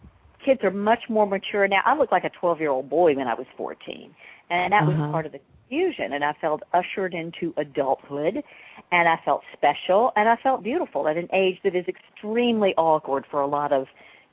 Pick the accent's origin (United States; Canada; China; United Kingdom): United States; the South; Because where I was raised in the South, we just didn't talk about those.